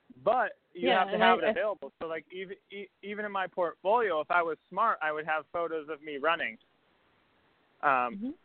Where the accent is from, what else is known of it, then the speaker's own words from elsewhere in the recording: Massachusetts, United States; And I'm from Massachusetts.